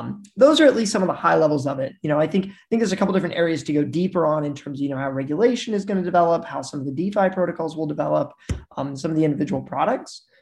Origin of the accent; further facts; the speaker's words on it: Midwest, United States; but I am from the Midwest, and we are known for our generosity.